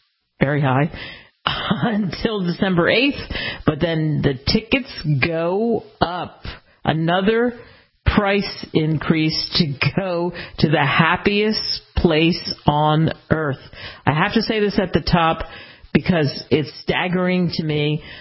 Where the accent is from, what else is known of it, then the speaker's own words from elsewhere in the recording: Northeast, United States; I grew up in the Northeast and we got plenty of snow.